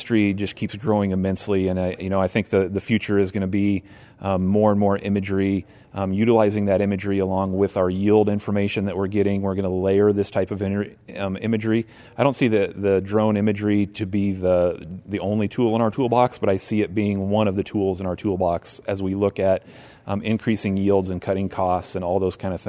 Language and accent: English; Pella, Iowa, United States; I'm a farmer from Pella, Iowa. We farm about 1,000 acres of corn and soybeans, also a seed dealer.